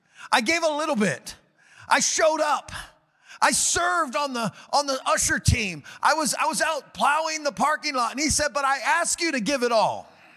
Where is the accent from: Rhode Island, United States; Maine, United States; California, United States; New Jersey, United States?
California, United States; I'm from California, so I can talk like that, all right?